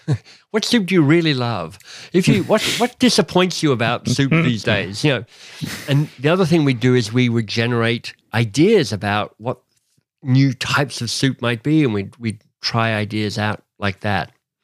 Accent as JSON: {"language": "English", "country": "Australia", "tie": "born there", "said": "But the first thing to know about me is I was born in Australia, but I was born to a British father."}